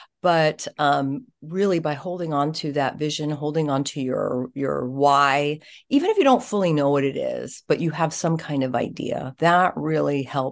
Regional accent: Philippines; I'm Filipino

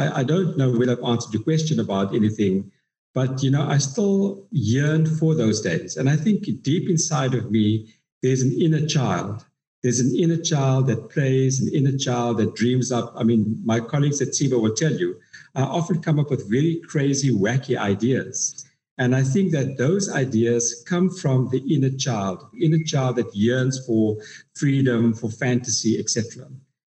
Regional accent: Kimberley, Northern Cape, South Africa; born there; also born or lived in Durban; I was born in a city in Kimberley, the city of diamonds, and I was born in Angel Street. And as a toddler, we had to vacate Angel Street under the Group Areas Act.

